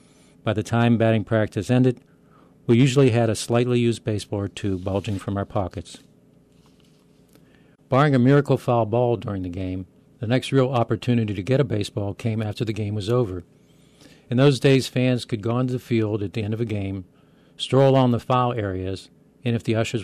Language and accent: English; Pittsburgh, Pennsylvania, United States; when I was growing up in Pittsburgh, we were so poor, we ate dirt